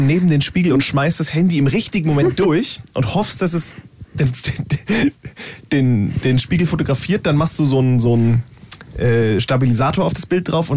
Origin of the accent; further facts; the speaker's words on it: Rehling, Bavaria, Germany; Sehr, der in Rehling, also in meiner, da wo ich herkomme.